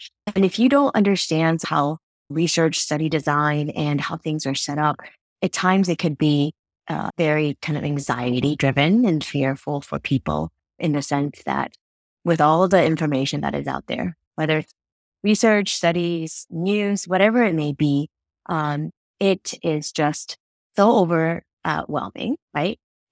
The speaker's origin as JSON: {"language": "English", "region": "California", "country": "United States", "tie": "born or raised there", "moved": "yes", "lives_now": "Pennsylvania, United States", "said": "So I grew up in California and currently reside in Pennsylvania."}